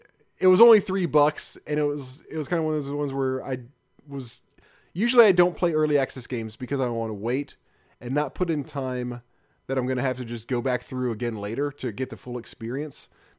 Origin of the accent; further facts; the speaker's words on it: Memphis, Tennessee, United States; But I mean, I grew up in Memphis, so I gotta go with Memphis for me.